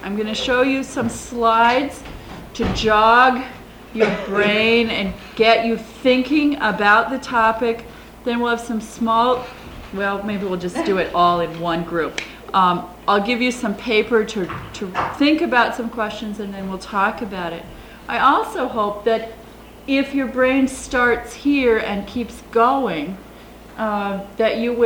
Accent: Ames, Iowa, United States; also born or lived in Minneapolis, United States; now in Northfield, United States; I grew up in St. Andrew's Lutheran Church in Ames, Iowa. Was for a number of years a member of Trinity Congregation in Cedar Riverside neighborhood of Minneapolis, and I now belong to St. John's Lutheran in Northfield, Minnesota.

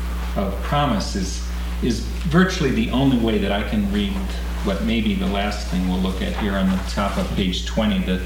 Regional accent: Ohio, United States; I loved boats as a kid growing up in Ohio when there wasn't any oceans and far from the lakes.

